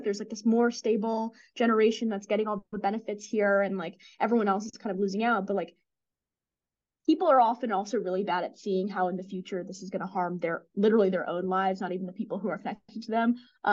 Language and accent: English; Baltimore, Maryland, United States; like I grew up in Maryland, obviously, so Baltimore